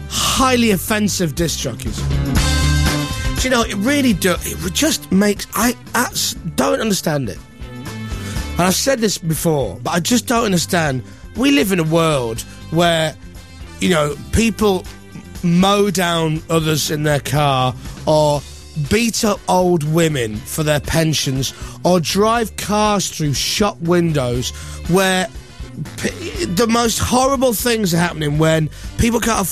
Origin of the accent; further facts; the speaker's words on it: Leeds, Yorkshire and the Humber, United Kingdom; I'm from Leeds.